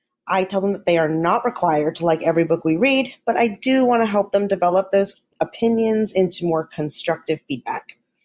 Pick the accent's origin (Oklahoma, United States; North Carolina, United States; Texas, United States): North Carolina, United States; I am from North Carolina.